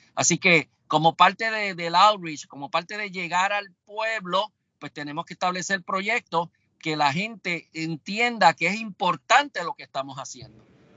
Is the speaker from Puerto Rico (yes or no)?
yes; Puerto Rico; Así que es una manera de nosotros como puertorriqueños aportar a esto también.